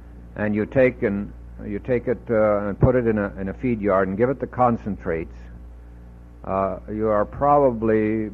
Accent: Stanwood, Washington, United States; one of the leading places in the world right now in this is my hometown of Stanwood, Washington

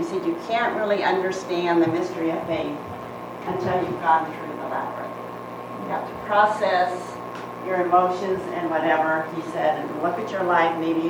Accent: Vashon Island, Washington, United States; I'm from Vashon Island

